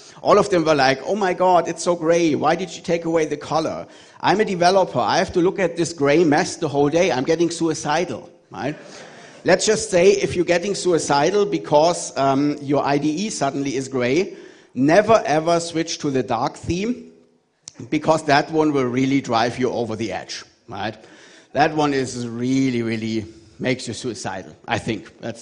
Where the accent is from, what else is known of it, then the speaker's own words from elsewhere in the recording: Munich, Bavaria, Germany; English is a second language; I'm based in Munich in Germany, and you can hear that from my accent. People always tell me I sound like the bad guy in a World War II movie